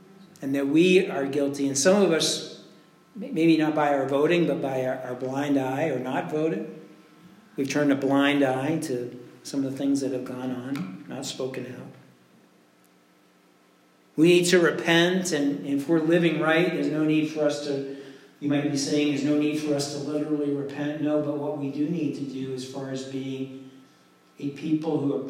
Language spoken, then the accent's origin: English; United States; I'm a Christian above all, but I'm also American. And as an American, I can stand before God.